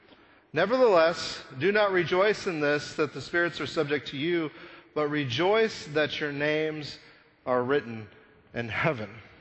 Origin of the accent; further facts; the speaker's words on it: Texas, United States; accent: Texas; My Texas accent comes out when I say keel and wheel and destroy.